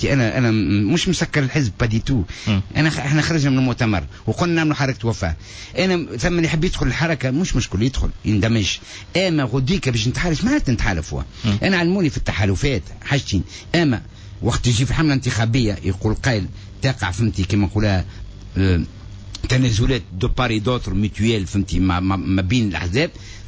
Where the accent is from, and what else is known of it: Tunisia